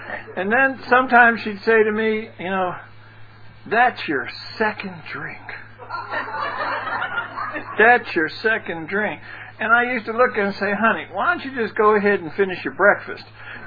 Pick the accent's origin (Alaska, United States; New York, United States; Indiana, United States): New York, United States; Brooklyn; I was born and raised in Brooklyn in one of those neighborhoods where you used to say, "How far is it to the subway?"